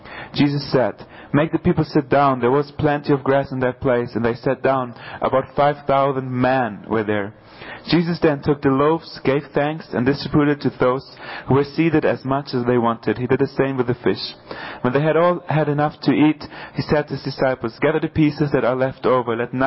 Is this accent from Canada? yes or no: no; South Germany, Germany; English is a second language; I don't know if you knew that, but in the south of Germany, where I come from.